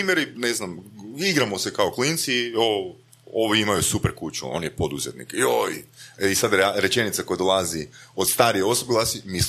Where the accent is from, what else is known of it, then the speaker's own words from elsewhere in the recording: Varaždin, Varaždin County, Croatia; iz Varaždina sam, inače, mi smo to imali.